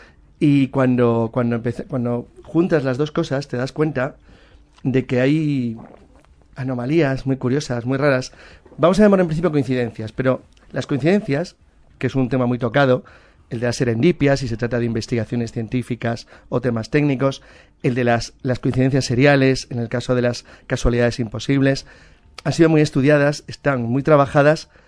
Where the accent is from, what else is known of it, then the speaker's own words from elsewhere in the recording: Madrid, Community of Madrid, Spain; also born or lived in Santander; No, yo soy madrileño de cuatro abuelos, tres abuelos cántabros. Tres abuelos santaníos y padres santaníos también.